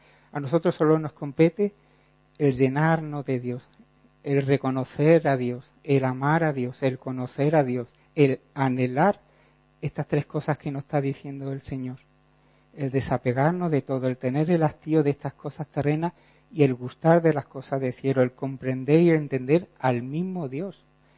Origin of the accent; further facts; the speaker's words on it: London, United Kingdom; Spanish is a second language; Yo que soy del norte de Londres, pero bueno, y mi pronunciación no es muy...